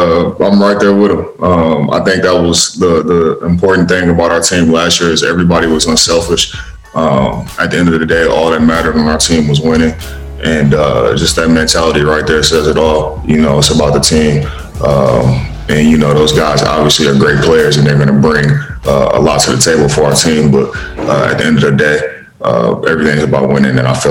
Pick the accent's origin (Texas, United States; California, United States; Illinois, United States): Texas, United States; playing in a national championship in my hometown, Cowboys Stadium, playing in Kobe's last game.